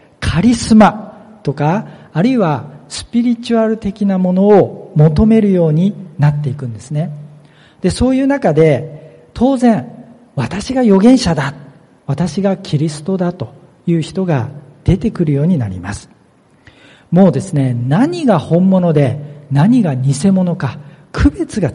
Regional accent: Kyushu, Japan; 私は九州の出身なんですね。キリスト教とは全く関係のない環境の中で生まれ育ってきました。ミッションスクールに通ったわけでもありません。

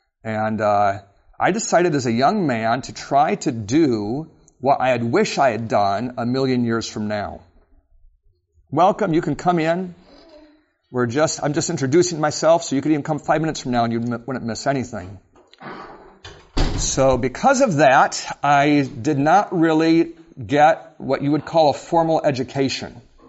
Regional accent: Alaska, United States; I grew up in Alaska, and my parents had that moving bug where we moved a lot.

